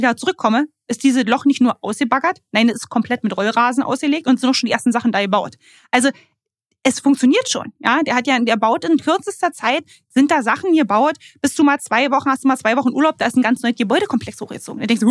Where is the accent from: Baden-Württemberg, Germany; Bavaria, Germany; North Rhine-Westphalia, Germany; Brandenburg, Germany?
Brandenburg, Germany; Fürstenwalde; Ich komme aus Fürstenwalde